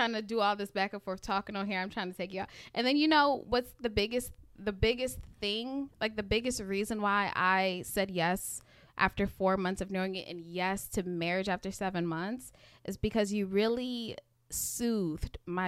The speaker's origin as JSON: {"language": "English", "country": "Jamaica", "said": "because I'm Jamaican"}